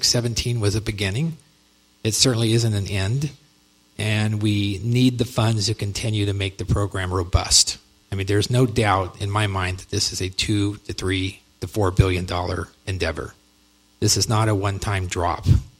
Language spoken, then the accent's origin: English; Shafter, California, United States; I come from Shafter, California.